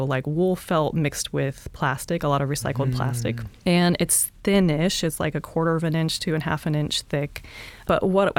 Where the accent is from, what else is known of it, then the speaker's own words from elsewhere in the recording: Midwest, United States; which was new to me growing up in the Midwest.